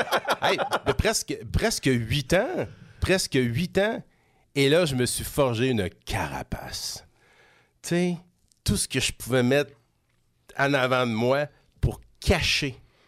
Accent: Montreal, Quebec, Canada; now in Quebec City, Canada; Je suis originaire de la région de Montréal. Ça fait quand même quasiment 35 ans que je suis à Québec, là, mais plus que ça même.

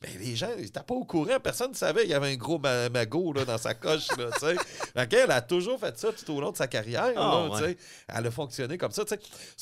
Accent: Quebec City, Quebec, Canada; moi je suis de Québec

